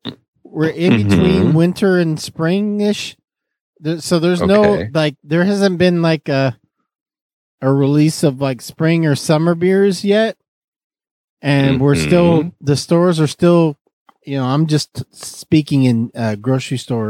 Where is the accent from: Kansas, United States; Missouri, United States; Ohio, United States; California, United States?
California, United States; San Francisco; Yep. We're from San Francisco. Love the city.